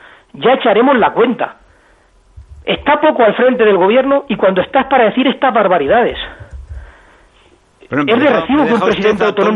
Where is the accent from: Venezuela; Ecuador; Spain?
Spain; Castilla-La Mancha; Pues esto es lo que tenemos en mi tierra.